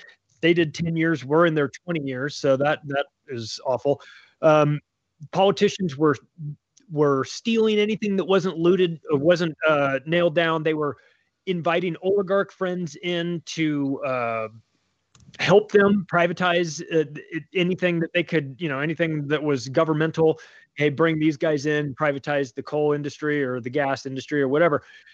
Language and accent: English; United States; I'm an American. I want what's best for America.